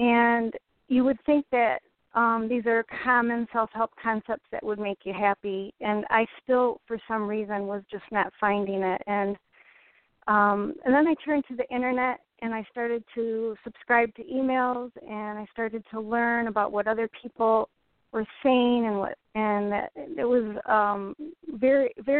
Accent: Grand Rapids, Michigan, United States; I am from Grand Rapids, Michigan

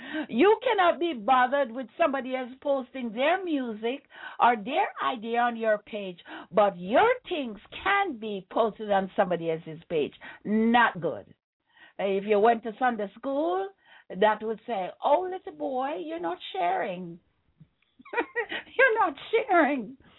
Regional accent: Jamaica; Is I borrowed it from growing up in Jamaica, where we use partner susu in order for poor people to get along and build them little house or send them children to school or buy something special.

